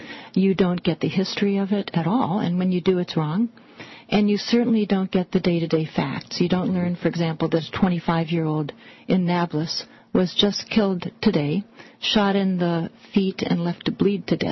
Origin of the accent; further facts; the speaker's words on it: California, United States; I'm actually from Marin County, although I don't live here now. I was in Sausalito in fall of 2000.